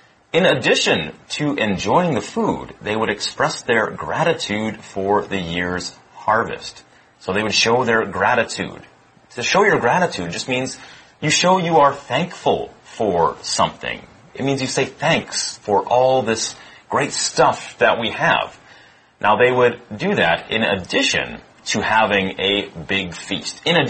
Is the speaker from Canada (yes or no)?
yes; Canada; I'm from Canada, so we celebrate it a little bit before the Americans do.